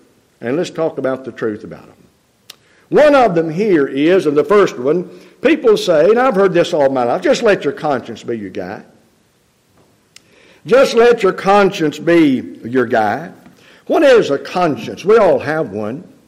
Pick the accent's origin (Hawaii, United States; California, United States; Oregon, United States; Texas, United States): Oregon, United States; "We're from Oregon. The state of Oregon."